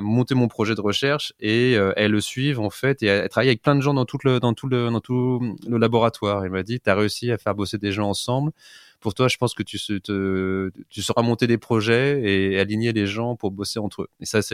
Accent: Aix-les-Bains, Auvergne-Rhône-Alpes, France; also born or lived in Paris; en Savoie, à Aix-les-Bains, même si je suis né à Paris, mais mes parents sont partis quand j'étais tout petit. J'ai commencé tout mon circuit scolaire là-bas.

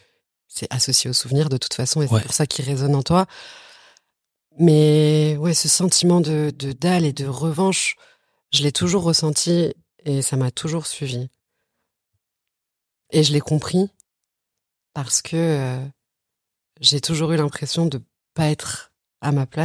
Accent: Algeria; Mais mon enfance en Algérie, c'est... quelque chose qui me manque énormément aujourd'hui.

